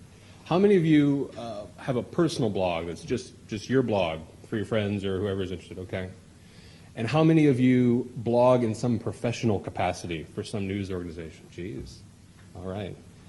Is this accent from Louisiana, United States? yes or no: yes; Louisiana, United States; Notice, you know, I'm a Cajun, so hence the title